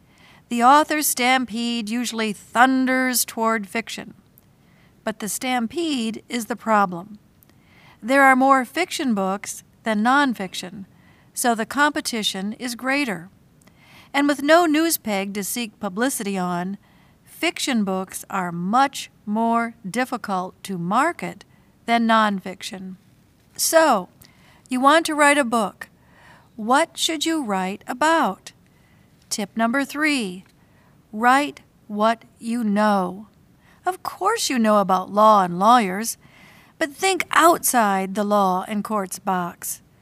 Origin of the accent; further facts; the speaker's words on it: Flint, Michigan, United States; born there; I was born in Flint, Michigan, and I'm a University of Michigan graduate.